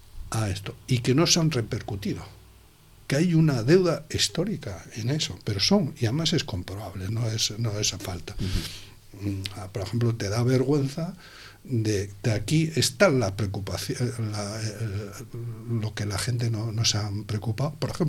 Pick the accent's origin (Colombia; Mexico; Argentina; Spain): Spain; Sitges, Catalonia; Pero soy de Sitges, somos de Sitges, aunque no parezca, estamos un poquito más al otro lado del Garraf, pero también pertenecemos